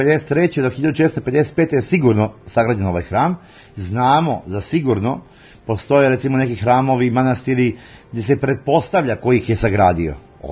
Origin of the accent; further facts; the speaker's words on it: Nova Pazova, Vojvodina, Serbia; born there; došao iz krajeva koji nisu, jel da kažemo, blizu Kupinova, nisam bio ni daleko, blizu Beograda sam rođen, u Novoj Pazovi